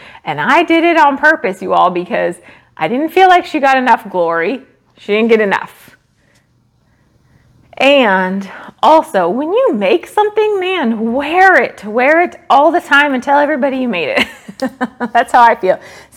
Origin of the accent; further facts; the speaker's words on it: Sacramento, California, United States; I've never been to Lambtown, but I grew up in Sacramento.